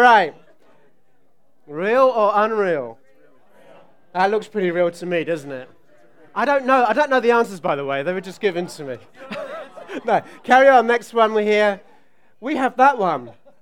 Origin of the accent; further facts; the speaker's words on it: England, United Kingdom; you can tell my accent that I'm from Australia, as most people think, but I'm not. I'm actually from England, but it confuses people because I look Chinese as well.